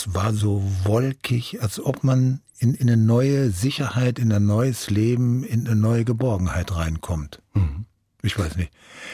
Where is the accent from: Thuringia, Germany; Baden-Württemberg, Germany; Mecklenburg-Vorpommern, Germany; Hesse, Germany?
Baden-Württemberg, Germany; Dorbach; Ich bin auf dem Land groß geworden. Also eigentlich bin ich ein Landkind. Ich bin in Dorbach, in einem Seitental von Dorbach, in der Nähe von Offenburg groß geworden.